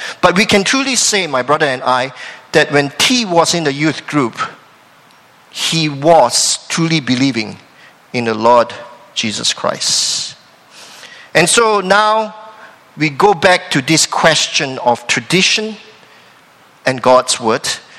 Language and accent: English; Malaysia; The church that I grew up in Malaysia practiced a tradition.